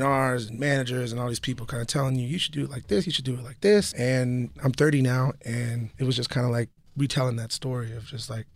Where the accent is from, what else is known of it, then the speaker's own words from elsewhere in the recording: California, United States; Like, I grew up in the Bay, and it was just stealing and fighting